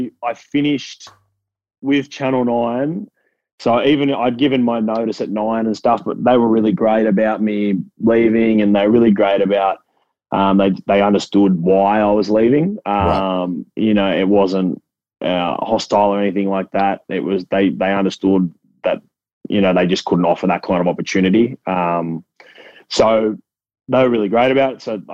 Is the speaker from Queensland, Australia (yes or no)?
yes; Queensland, Australia; Especially because I grew up in Queensland and my whole basic high schooling life when I go to high school in 2006 to 2010.